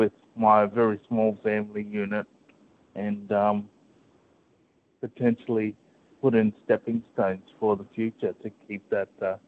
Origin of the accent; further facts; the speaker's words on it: Mackay, Queensland, Australia; also born or lived in Brisbane; as a young Indigenous man, I've only really experienced Queensland. So I was born in Brisbane and I was in a young dance troupe growing up in Serena, up in North Mackay